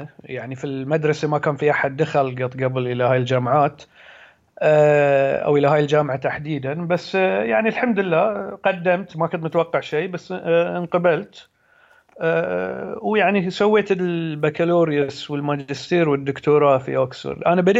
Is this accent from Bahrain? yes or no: yes; Muharraq, Muharraq Governorate, Bahrain; أنا من البحرين، من مواليد سنة 1982، فيعني حين عمري 35 سنة. نشأت في البحرين، خصوصا في المحرق. يعني أنا من مدينة المحرق، جزيرة المحرق، وخصوصا من مدينة المحرق القديمة،